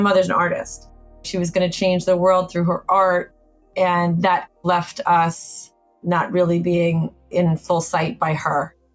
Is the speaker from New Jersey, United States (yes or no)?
no; New York, United States; I grew up in Rockland County, New York. My parents divorced when I was 9.